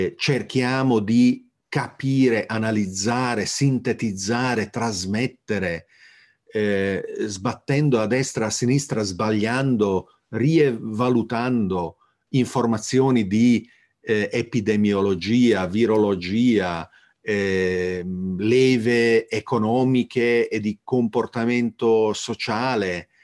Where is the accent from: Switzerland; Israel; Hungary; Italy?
Hungary; Io sono cresciuto in Ungheria a pane, salame ungherese e fantascienza.